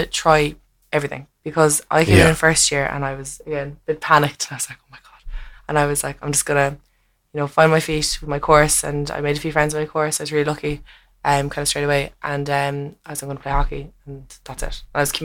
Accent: Cork, Munster, Ireland; because, again, I'm from Cork, and I came to UC

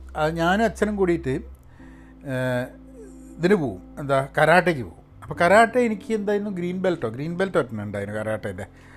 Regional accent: Kerala, India; ഇപ്പം എനിക്കൊക്കെ തോന്നുന്നത് ഞാനൊക്കെ കേരളത്തിൽ വളരെ പ്രിവിലേജ്ഡായിട്ട് വളർന്ന ഒരു കക്ഷിയാണ്.

